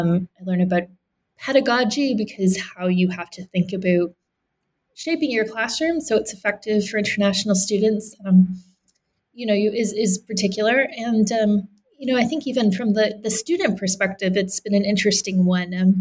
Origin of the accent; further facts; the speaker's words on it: Canada; I grew up in Canada, I studied abroad.